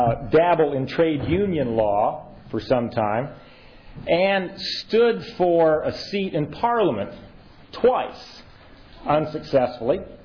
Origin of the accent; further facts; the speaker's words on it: Indiana, United States; Now, I grew up in Indiana, and anyone who can speak English is looked upon as a god in Indiana.